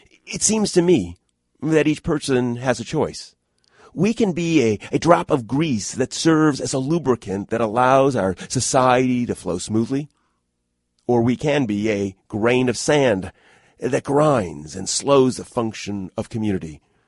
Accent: Detroit, Michigan, United States; even though I grew up in Detroit, I'm not much of a car guy.

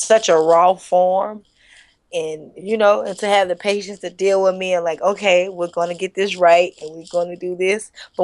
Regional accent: United States; I'm from the States, people in other countries

